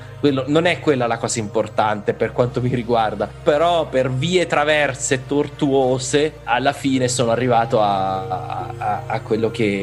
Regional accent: Pescara, Abruzzo, Italy; also born or lived in Milan; Io sono abruzzese, sono nato a Pescara, mi sono trasferito a Milano per studiare all'università.

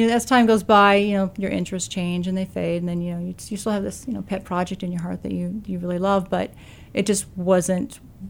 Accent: Long Beach, California, United States; I was born in Long Beach, California. So okay. I've lived here in Southern California. Oh, not here, but I lived in Southern California for most of my life.

